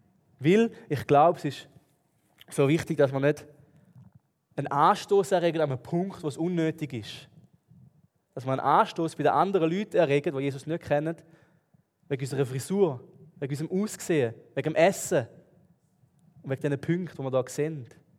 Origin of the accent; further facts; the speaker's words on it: Switzerland; obwohl ich jetzt hier als Schweizer in der Schweiz lebe.